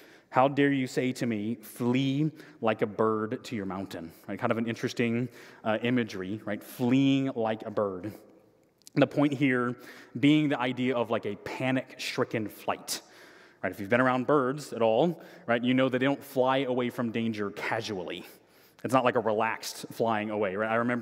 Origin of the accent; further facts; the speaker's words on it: Illinois, United States; It's got Oklahoma and Kansas, the places you would associate, but in Illinois, tornadoes have become increasingly common. And that was a normal experience where I was from.